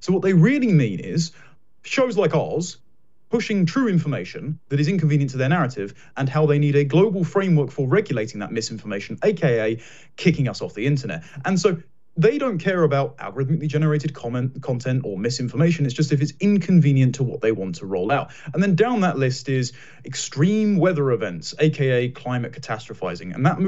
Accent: United Kingdom; as a Brit

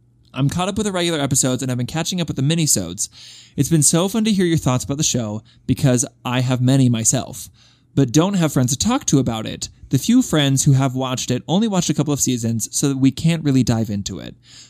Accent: Utah, United States; she, her. I am, unfortunately, a Gleek, and I'm from Utah.

